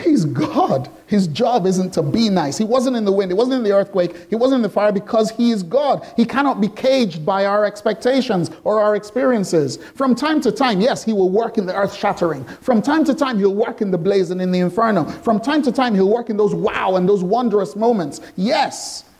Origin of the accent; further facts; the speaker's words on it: London, United Kingdom; You know, the Floridians know how to handle hurricanes. But I'm coming from London.